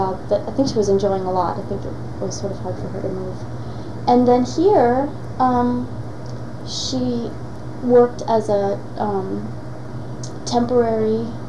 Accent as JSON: {"language": "English", "town": "Philadelphia", "region": "Pennsylvania", "country": "United States", "tie": "born or raised there", "also_born_or_lived": "Honolulu", "said": "I was born in 1966 in Honolulu. Actually, my dad was in the Navy, and he was stationed at Pearl Harbor, so I was born there. But within a couple of months, we moved to Philadelphia, where my father was a graduate student at Penn."}